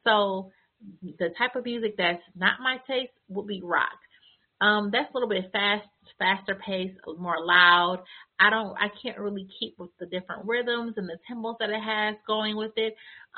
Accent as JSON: {"language": "English", "country": "United States", "said": "I am from the United States."}